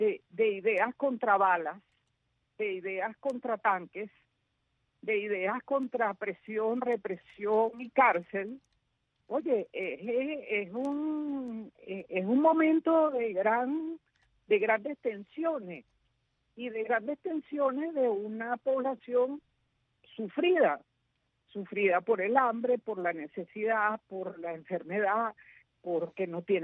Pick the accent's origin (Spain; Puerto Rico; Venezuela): Venezuela; Yo como ciudadana venezolana